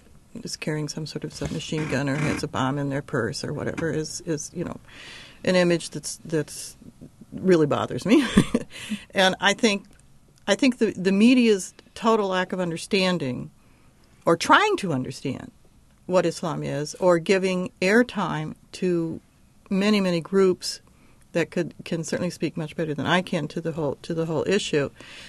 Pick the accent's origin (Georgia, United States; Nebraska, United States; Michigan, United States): Michigan, United States; Ann Arbor; I grew up in Michigan, in Ann Arbor, Michigan.